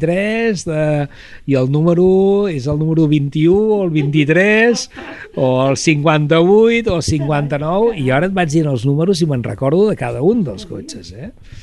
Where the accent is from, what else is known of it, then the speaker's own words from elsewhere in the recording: Morella, Valencian Community, Spain; Ells venien de Morella, som de Morella, i Morella tenia una tradició tèxtil.